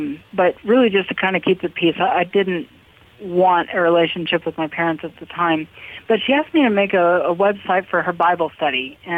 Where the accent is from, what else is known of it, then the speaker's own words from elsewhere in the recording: Oklahoma, United States; I didn't know he was the president of the university here in my hometown, Oklahoma Wesleyan University.